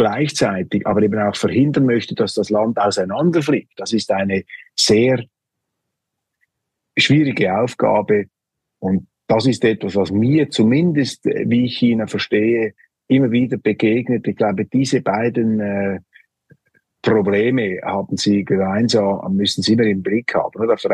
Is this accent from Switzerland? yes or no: yes; Switzerland; Und ich finde einfach in der heutigen Welt, meine Damen und Herren, und als Schweizer sowieso